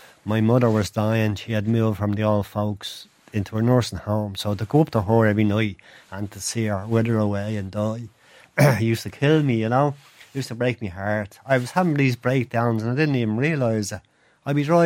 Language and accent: English; Finglas, Leinster, Ireland; I grew up in Finglas.